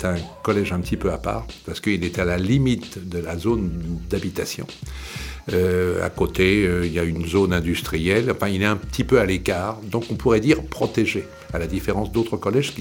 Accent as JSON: {"language": "French", "town": "Drancy", "region": "Île-de-France", "country": "France", "tie": "born or raised there", "said": "j'ai toujours habité la banlieue, hein, depuis toujours. Je suis né à Drancy, j'ai habité Le Bourget, Blanc-Mesnil, toutes ces villes dont on a entendu parler ces derniers temps."}